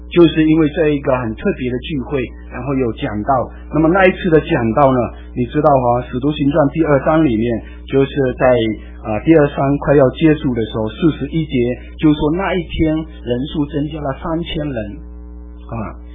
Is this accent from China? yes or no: yes; China; 你说我们中国人怎么会信耶稣呢？